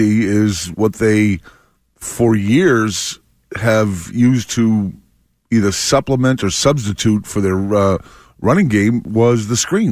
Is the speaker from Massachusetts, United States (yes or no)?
yes; Roslindale, Massachusetts, United States; We're practically neighbors. Anthony's from Mattapan. I grew up mostly in Rosendale, so we're practically neighbors.